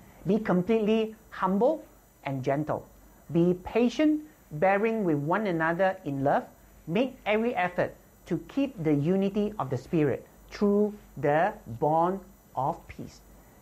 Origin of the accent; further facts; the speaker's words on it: Kuala Lumpur, Malaysia; And I'm from Kuala Lumpur, Malaysia.